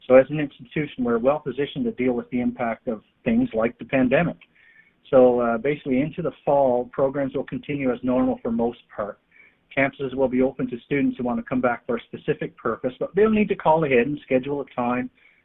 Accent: Newfoundland and Labrador, Canada; I mentioned I'm from Newfoundland. I guess I thought I'd mention it because I know you couldn't tell by my accent because I don't have one.

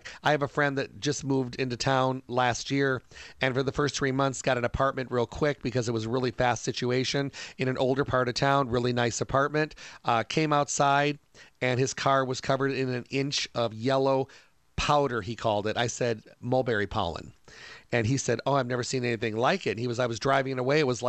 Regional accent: Midwest, United States; Now, I grew up in the Midwest. In the Midwest, I was allergic to birch trees, maple trees, ragweed, goldenrod, those kind of things.

